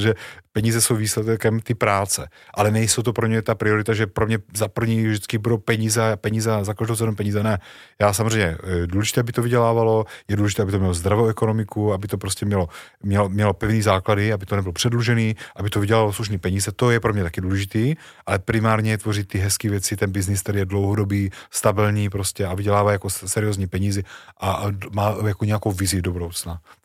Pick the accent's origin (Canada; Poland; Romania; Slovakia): Slovakia; Bratislava, Bratislava Region; moved away; also born or lived in United States; protože já jsem se narodil v Bratislavě, žili jsme v Bratislavě